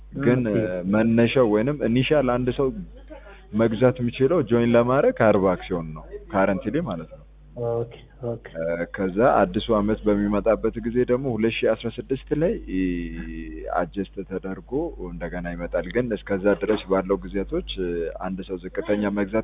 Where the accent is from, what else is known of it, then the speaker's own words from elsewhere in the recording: South Ethiopia Regional State, Ethiopia; እንደ አጋጣሚ ደግሞ የወላይታ ልጅ ነኝ።